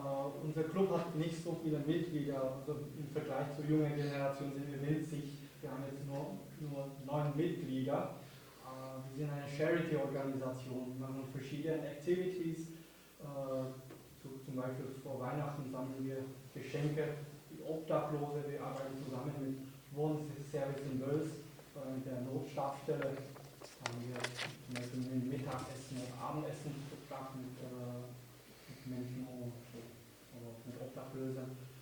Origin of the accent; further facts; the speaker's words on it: Vietnam; German is a second language; now in Austria; Also die Namen müssen Sie nicht merken. Ich komme ursprünglich aus Vietnam. Ich bin 2 Jahre in Österreich